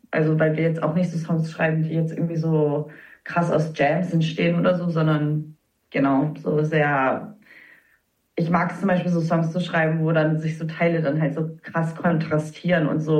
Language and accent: German; West Coast, United States; weil ich komme aus der Westküste von den USA so und ich bin da auch so viel mit so Musik aus den 90ern aufgewachsen